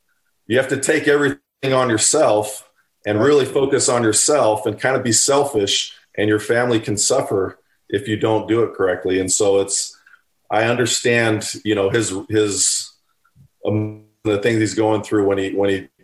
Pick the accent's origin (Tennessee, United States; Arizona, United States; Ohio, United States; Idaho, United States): Arizona, United States; also born or lived in Texas; We're an Arizona family. … are an Arizona family. My mom's. And I was born in Texas while Danny was playing for the Cowboys.